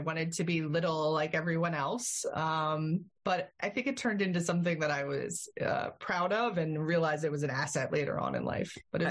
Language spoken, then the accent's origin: English; Pennsylvania, United States; I grew up in the Lehigh Valley, and I am the oldest of three, and I have two younger brothers.